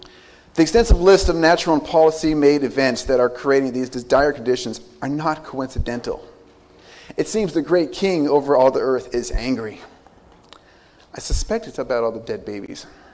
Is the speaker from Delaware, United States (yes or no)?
no; San Diego, California, United States; also born or lived in Phoenix; I am originally from the West Coast. I was born and raised in San Diego, and I spent my teen years in Phoenix before I joined the Air Force and traveling the world until we were assigned here.